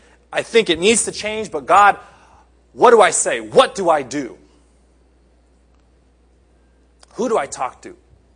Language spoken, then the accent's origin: English; California, United States; now in Japan; I come from Southern California. It's one season throughout the whole year.